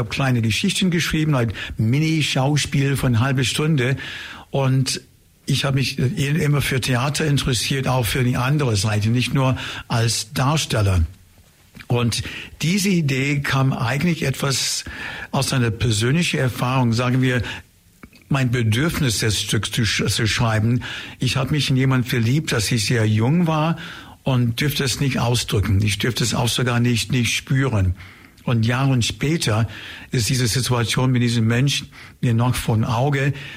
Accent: Chicago, Illinois, United States; accent: American; German is a second language; now in Germany; Ich komme aus Chicago. Ich bin seit vielen Jahren hier natürlich, aber ich komme aus Chicago, mein Vater und sein Vater auch, alle aus Chicago.

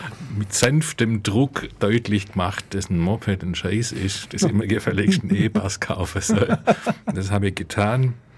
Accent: Ulm, Baden-Württemberg, Germany; Ich bin in Ulm geboren und aufgewachsen, war eigentlich nur ein paar Jahre aus Ulm weg zum Studieren und kam dann wieder nach Ulm

